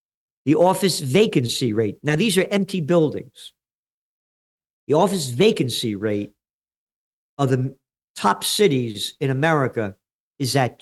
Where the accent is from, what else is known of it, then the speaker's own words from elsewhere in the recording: Bronx, New York, United States; now in Kingston, United States; Again, I'm a guy born in the Bronx, and I'm a New Yorker.